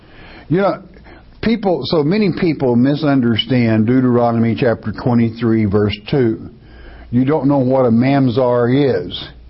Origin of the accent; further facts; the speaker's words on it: Arkansas, United States; Just like I live in the land of Arkansas, and I'm an Arkansan, but I'm an Irishman, okay, by nationality of one of the tribes.